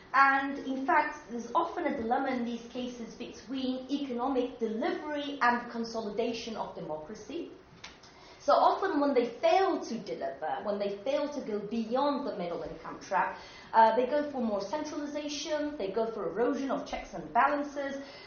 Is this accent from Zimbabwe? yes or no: no; Turkey; I come from Turkey and I work a lot on the country